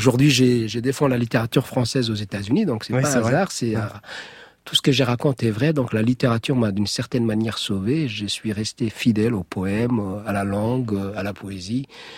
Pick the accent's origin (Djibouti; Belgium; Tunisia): Djibouti; born or raised there